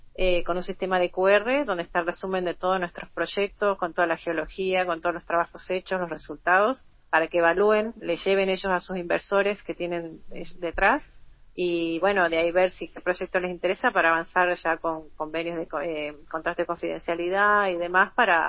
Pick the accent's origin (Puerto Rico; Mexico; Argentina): Argentina; Río Gallegos, Santa Cruz; Sí, soy de acá, soy de Río Gallego